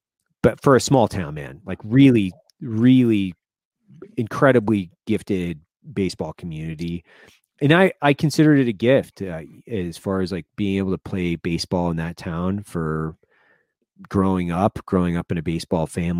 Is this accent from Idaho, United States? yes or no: yes; Lewiston, Idaho, United States; I grew up in Lewiston, Idaho. So 23,000 people. It's a baseball town.